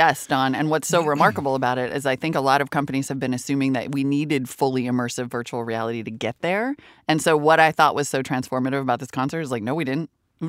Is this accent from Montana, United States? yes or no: yes; Montana, United States; also born or lived in North Dakota; Well, it got to me because I grew up in Montana and North Dakota, or what we, when I was growing up, called Indian Country.